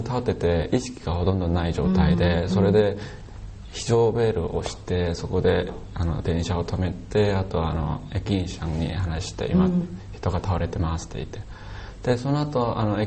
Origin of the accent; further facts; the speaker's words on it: Daegu, South Korea; Japanese is a second language; now in Japan; 韓国のテグというところから参りました